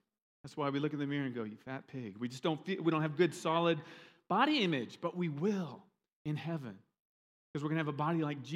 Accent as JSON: {"language": "English", "region": "Iowa", "country": "United States", "tie": "born or raised there", "said": "Now, I grew up in Iowa and I worked on a lot of farms, detasseling or, you know, walking beans"}